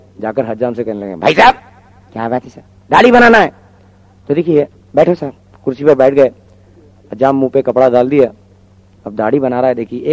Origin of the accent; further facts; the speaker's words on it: Mumbai, Maharashtra, India; میں بامبے کا رہنے والا ہوں